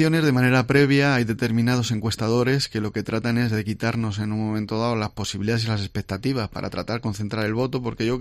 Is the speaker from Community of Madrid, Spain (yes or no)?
no; Ciudad Real, Castilla-La Mancha, Spain; yo soy de Ciudad Real